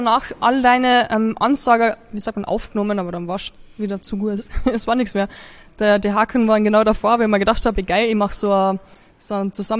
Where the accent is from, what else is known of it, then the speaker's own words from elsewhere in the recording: Carinthia, Austria; Jetzt ist er leider in Kärnten. In meiner Heimat eigentlich